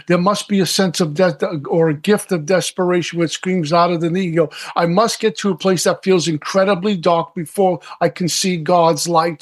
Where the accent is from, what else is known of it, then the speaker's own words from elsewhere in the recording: Brooklyn, New York, United States; So I'm a kid from Brooklyn with no college education.